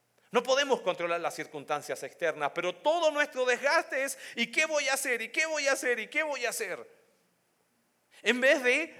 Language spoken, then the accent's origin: Spanish; Chile; Saben que chilenos y argentinos hacemos bromas con eso.